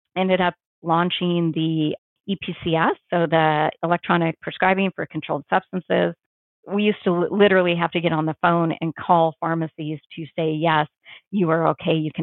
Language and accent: English; Washington, United States; now in Arizona, United States; I wasn't planning on coming down to Arizona, growing up in Washington.